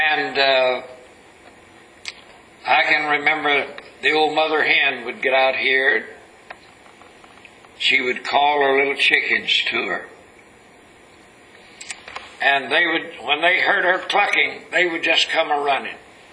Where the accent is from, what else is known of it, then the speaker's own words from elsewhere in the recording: Texas, United States; I can remember growing up in East Texas on the farm.